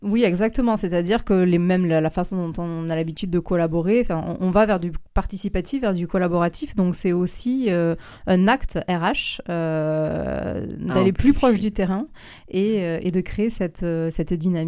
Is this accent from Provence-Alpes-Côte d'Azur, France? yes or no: no; Occitanie, France; also born or lived in Cahors; Je suis originaire du Lot, d'un hameau entre les champs.